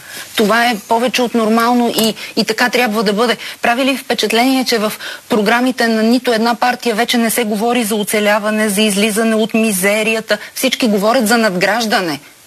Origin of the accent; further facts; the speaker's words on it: Pernik, Pernik Province, Bulgaria; Естествено, че съм от Перник